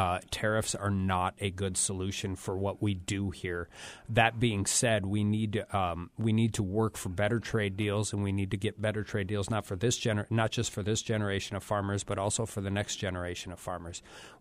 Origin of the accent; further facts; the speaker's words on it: Dickinson, North Dakota, United States; also born or lived in Grand Forks; I grew up in Dickinson. I lived in Grand Forks for 10 years. I moved back to Dickinson in 2006, and I've been out of the state twice.